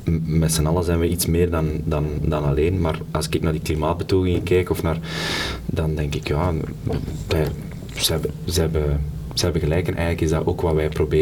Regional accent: Sint-Niklaas, East Flanders, Belgium; En een centrumstad waar ik vandaan kom, namelijk Sint-Niklaas, waar geen hol gebeurt.

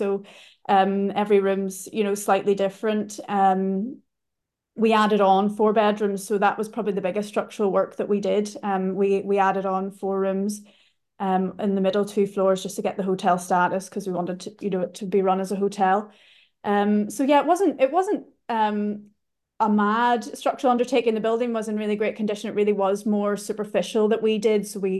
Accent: Portstewart, Northern Ireland, United Kingdom; I'm from Port Stewart, so just the town next to where the hotel's located, and got a new appreciation for the area after being away for, you know, 10, 12 years.

